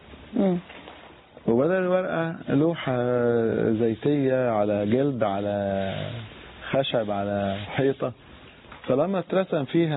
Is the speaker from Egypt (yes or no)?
yes; Upper Egypt, Egypt; يمكن أحيانا في بعض البلاد عندنا في الصعيد عايمة على كنوز من الآثار